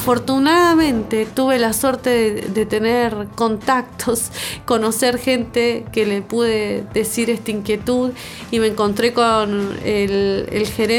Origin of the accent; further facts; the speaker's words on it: Chos Malal, Neuquén, Argentina; de Chosmalal, del norte neuquino.